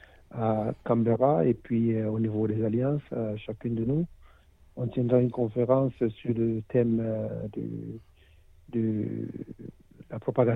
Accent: Cameroon; now in Australia; Je suis originaire du Cameroun, qui est tout un petit pays de l'Afrique centrale. Francophone, donc.

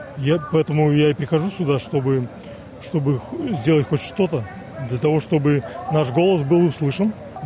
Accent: Saint Petersburg, Russia; now in Sydney, Australia; я приехал из Санкт-Петербурга. Живем в Сиднее уже 13 лет.

